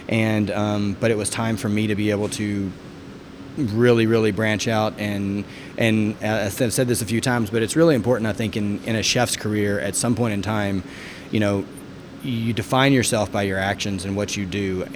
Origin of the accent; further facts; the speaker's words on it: Arkansas, United States; I grew up in Arkansas. So my father was a Methodist minister, grandfather and great-grandfather were Methodist ministers in the state of Arkansas. So we moved around everywhere.